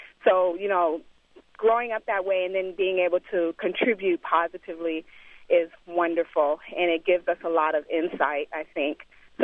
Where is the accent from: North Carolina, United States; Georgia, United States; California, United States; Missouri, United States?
California, United States; Oakland; now in Sacramento, United States; I grew up in Oakland, California, early 70s up until the late 80s, Bancroft East 14th area, and there was a lot of drugs.